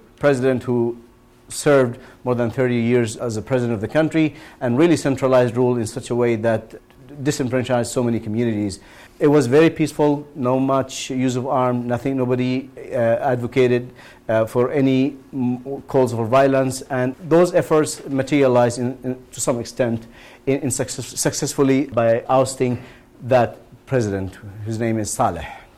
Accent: Yemen; I myself have Yemeni family there. I come from Yemen. I have family there. I have friends. I have relatives. I've taught in one of the universities there for some time. So I'm deeply connected to Yemen

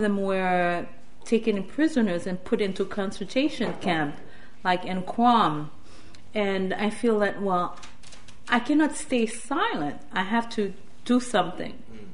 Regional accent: Brooklyn, New York, United States; also born or lived in Haiti; I'm from Haiti originally, but I grew up in Brooklyn. I did all my schooling in Brooklyn

